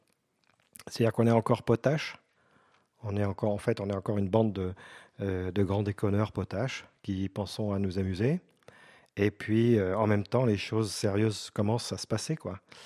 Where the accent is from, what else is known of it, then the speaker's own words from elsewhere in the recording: Grand Est, France; Je suis originaire de Lorraine, par mon père de la Meuse.